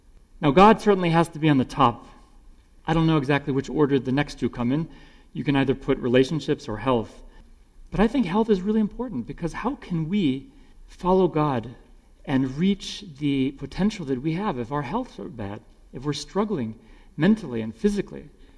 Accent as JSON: {"language": "English", "country": "Norway", "lives_now": "United States", "said": "We came all the way from Norway here with not so many things."}